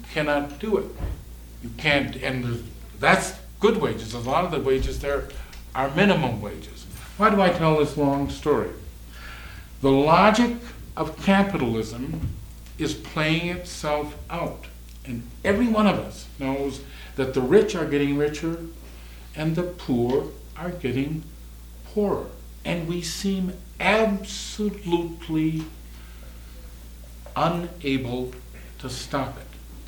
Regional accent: Mauston, Wisconsin, United States; born there; also born or lived in Denver; I work in Dubuque, Iowa. I was born in Mauston, Wisconsin. I spent the last 5 years of my life in Denver, Colorado.

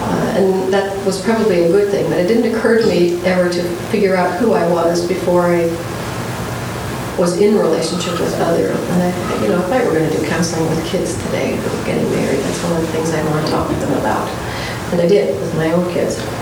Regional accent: Story City, Iowa, United States; And I was raised in Story City, Iowa, which you've probably never heard of it. It's right in the geographic center of the state

